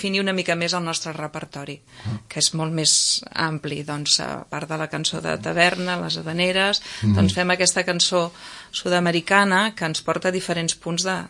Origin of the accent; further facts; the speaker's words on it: Malgrat de Mar, Catalonia, Spain; soc de Malgrat de Mar, i a Malgrat de Mar, sí.